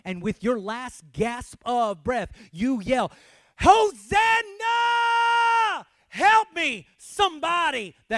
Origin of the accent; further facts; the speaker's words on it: Waco, Texas, United States; He is from Waco, Texas, home of the national champion, Lady Bears. And we're pretty proud of it, my hometown.